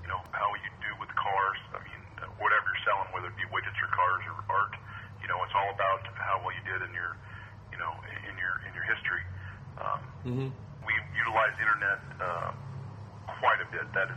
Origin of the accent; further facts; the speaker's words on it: Scottsdale, Arizona, United States; Yes, we're all from Scottsdale.